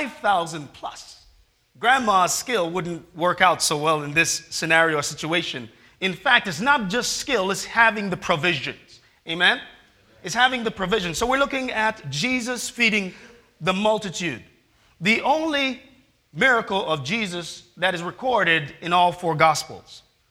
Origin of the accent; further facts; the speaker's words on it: Jamaica; I'm from Jamaica.